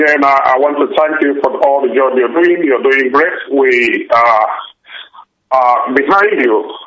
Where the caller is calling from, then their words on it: London, United Kingdom; I'm calling you from London.